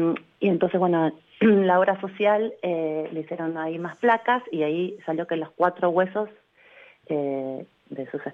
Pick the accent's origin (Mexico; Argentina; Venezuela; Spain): Argentina; Está en nuestro ADN como pueblo argentino, solo hay que despertar de nuevo esa sensibilidad.